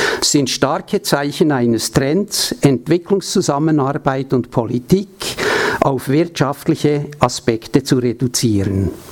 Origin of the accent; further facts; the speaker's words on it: Switzerland; dass ich als Schweizer an dieser Veranstaltung hier teilnehmen darf.